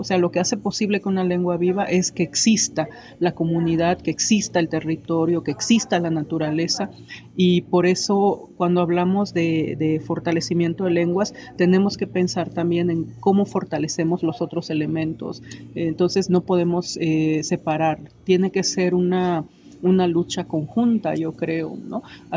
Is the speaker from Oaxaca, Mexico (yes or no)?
yes; Juchitán, Oaxaca, Mexico; soy hablante del Diyaza, o zapoteco de la región del Istmo, soy originaria de Juchitán, Oaxaca